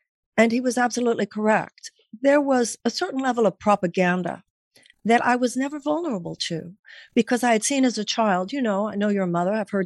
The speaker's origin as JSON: {"language": "English", "town": "Houston", "region": "Texas", "country": "United States", "said": "Yeah, I'm from Houston. And when I get nervous or tired, it all comes out."}